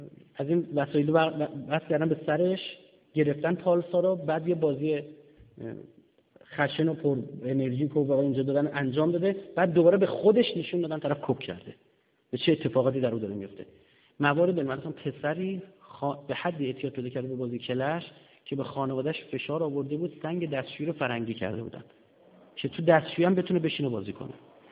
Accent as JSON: {"language": "Persian", "country": "Iran", "said": "ما ایرانیام و ایرونیا تا سالهای گذشته میخواستن شاعرامو شعر بگن"}